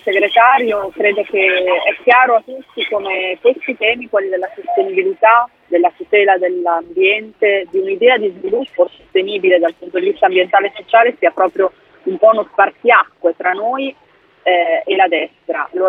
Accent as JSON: {"language": "Italian", "region": "Lombardy", "country": "Italy", "said": "Io sono lombarda e vi posso garantire che c'è veramente uno spaesamento"}